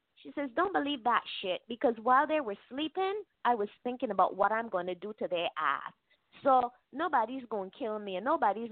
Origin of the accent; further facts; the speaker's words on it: Barbados; moved away as an adult; now in United States; And I've been in the U.S. over 41 years. However, what I noticed growing up in Barbados